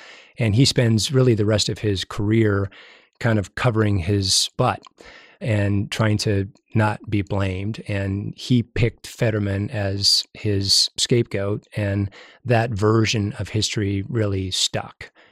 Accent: Wyoming, United States; since I was a boy growing up in Wyoming, I've been fascinated with the Indian War era.

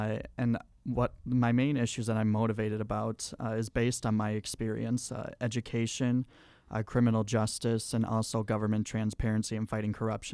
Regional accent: Watertown, South Dakota, United States; Well, I was born and raised in Watertown, South Dakota. I graduated in 2016 from Watertown High School at the top of my class.

